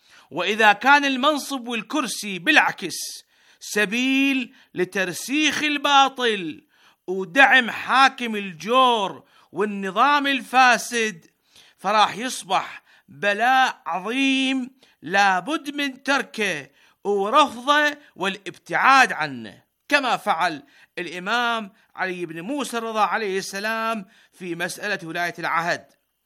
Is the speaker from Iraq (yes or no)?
yes; Iraq; فإحنا كشعب عراقي ندعمكم